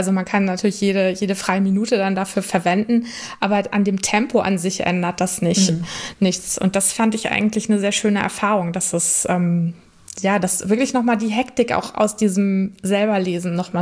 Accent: Schleswig-Holstein, Germany; Also ich komme aus Norddeutschland, also ich wohne im Kreis Segeberg und komme auch hierher.

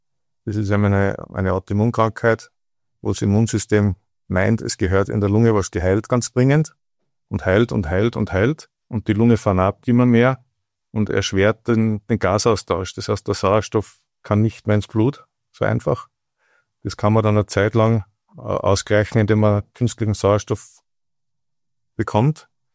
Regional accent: Zell am See, Salzburg, Austria; born there; Also ich bin vor 47 Jahren in Zell am See geboren, in Salzburg. Ganz normal aufgewachsen

